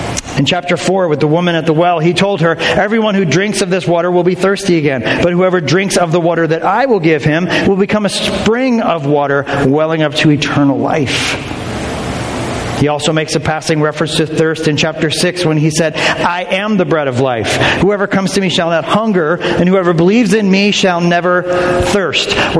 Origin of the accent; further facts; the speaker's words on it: United States; I'm an American. Nobody tells me how to run my life, right?